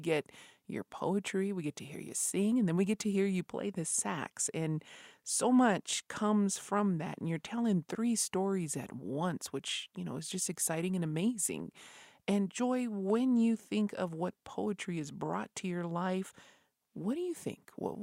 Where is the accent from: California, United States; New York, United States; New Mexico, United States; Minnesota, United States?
New Mexico, United States; Isleta Pueblo; from Masada Pueblo